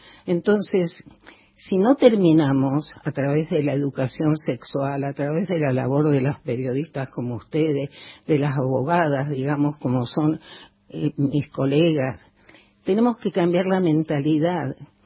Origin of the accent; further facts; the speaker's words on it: Tucumán, Argentina; y yo soy tucumana y me duele mucho